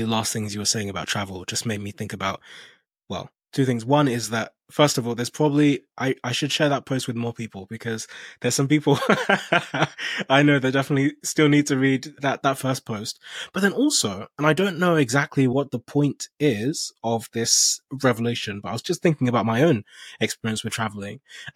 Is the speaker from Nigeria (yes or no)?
yes; Nigeria; I'm originally from Nigeria.